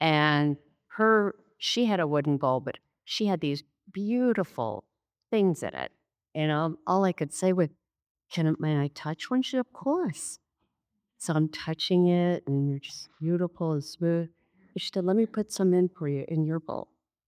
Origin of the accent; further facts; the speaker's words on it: Connecticut, United States; I grew up in Connecticut on Long Island Sound, and there was beach.